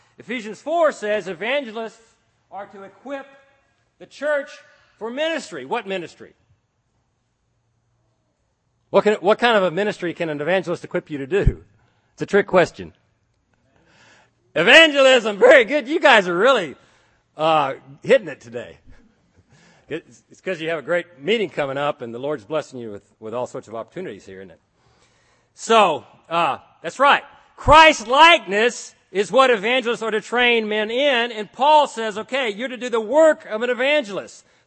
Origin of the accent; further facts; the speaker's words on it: Texas, United States; I'm from Texas. I would never exaggerate.